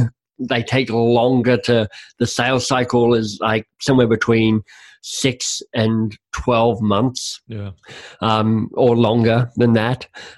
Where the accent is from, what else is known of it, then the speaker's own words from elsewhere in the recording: Canada; which as a Canadian you get quite excited about